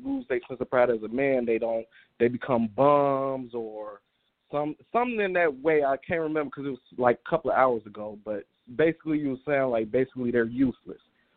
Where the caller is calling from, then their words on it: Chicago, Illinois, United States; I'm calling from Chicago.